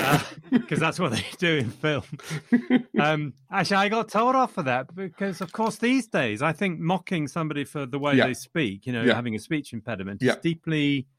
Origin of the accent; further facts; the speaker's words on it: England, United Kingdom; No. I am English.